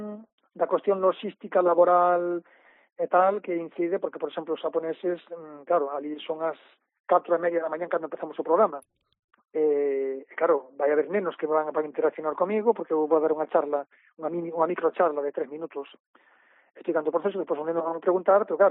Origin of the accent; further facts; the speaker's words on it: Baio, Galicia, Spain; eu son de Baio, que está na Costa da Marte